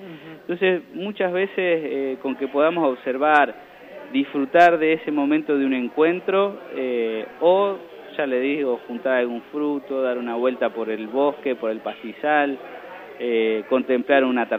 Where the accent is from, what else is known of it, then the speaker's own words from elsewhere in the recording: General Pico, La Pampa, Argentina; also born or lived in Santa Rosa; now in Dorila, Argentina; que si bien viví en Santa Rosa algunos años, soy de General Pico y vivo en Dorila